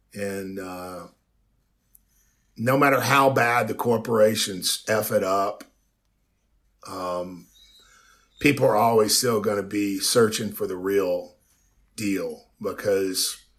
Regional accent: Beaumont, Texas, United States; journey from being this little redneck kid who grew up on literally on Bayou Road was the name of it. I grew up on Bayou Road in Beaumont, and we had alligators and water moccasins

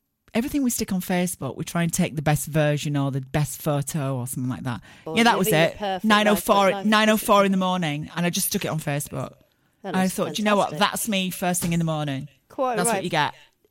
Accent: Barnsley, Yorkshire and the Humber, United Kingdom; That now lives in a museum in my hometown of Barnsley.

